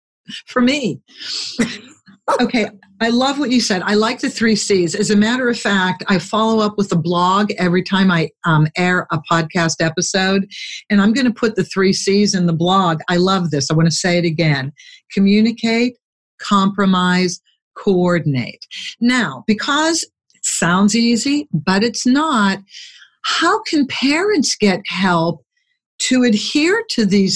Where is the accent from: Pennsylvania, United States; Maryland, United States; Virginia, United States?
Pennsylvania, United States; Pittsburgh; Now, I'm from Pittsburgh. I may have mentioned that, but I always love talking to other Pittsburghers, and I constantly go back, like I am going back for Christmas this year.